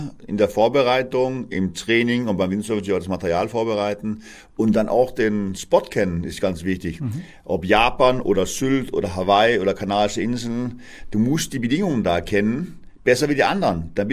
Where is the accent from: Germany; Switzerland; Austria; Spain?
Spain; Maspalomas, Canary Islands; Und ich bin ja selber auf dem Surfbrett sozusagen aufgewachsen, da war ich 8 Jahre alt, meine Schwester Britt war ein Jahr jünger. Und wir haben da das Surfen gelernt, auf Gran Canaria, in Maspalomas, auf dem gleichen See.